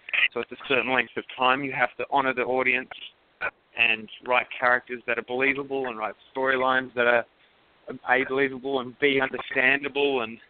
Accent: Australia; I think it's something as an Australian, you don't really hear that energy and personality on our media back home.

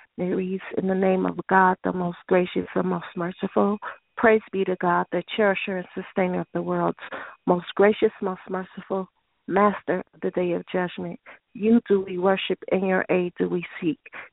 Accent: Oakland, California, United States; But I always like to say I am from Oakland, no doubt. I'm from Oakland.

